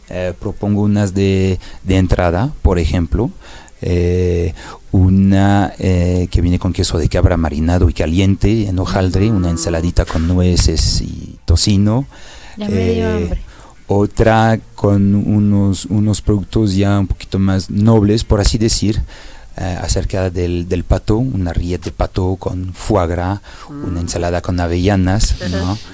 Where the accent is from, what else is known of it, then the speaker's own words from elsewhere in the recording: Paris, Île-de-France, France; Spanish is a second language; now in Mexico; Yo soy originario de París.